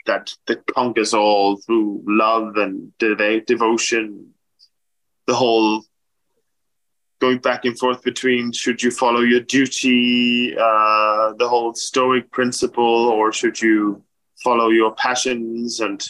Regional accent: Bornholm, Capital Region of Denmark, Denmark; Like, I grew up in Bornholm, it's a small island.

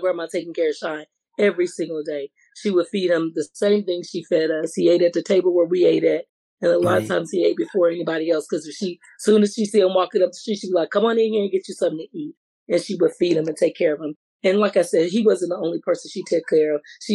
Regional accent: Mississippi, United States; Now, mind you, I'm from Mississippi, white and black, right?

